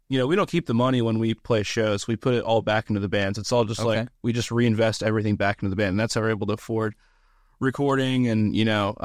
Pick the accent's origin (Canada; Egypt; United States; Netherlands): United States; Hellertown, Pennsylvania; Well, growing up in Hellertown, like, I remember in high school, like, when I was able to drive, I would always go to Southside.